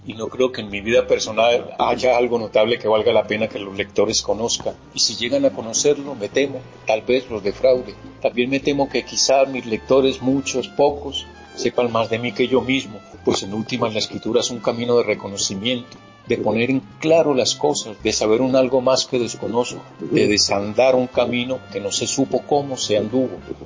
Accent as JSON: {"language": "Spanish", "town": "Caramanta", "region": "Antioquia", "country": "Colombia", "tie": "born or raised there", "said": "esa referencia es Caramanta, mi pueblo de infancia, un lugar en el suroeste antioqueño"}